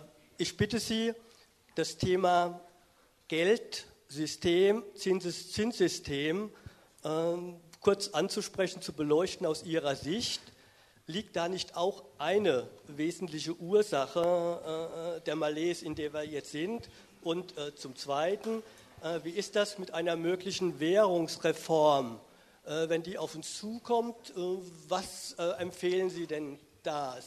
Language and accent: German; Worms, Rhineland-Palatinate, Germany; Ich komme aus Worms und leite dort den Gesprächskreis der Nachdenkseiten.